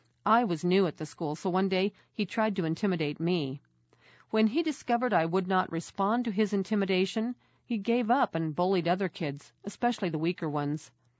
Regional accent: South Africa; I grew up in South Africa. South Africa has wonderful game parks where wild animals such as lions, elephants, giraffes, and zebras roam free.

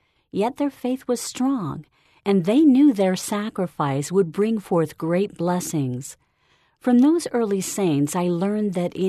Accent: Kirtland, Ohio, United States; I grew up near Kirtland, Ohio, and have always had a strong testimony of the events that occurred at this early church site.

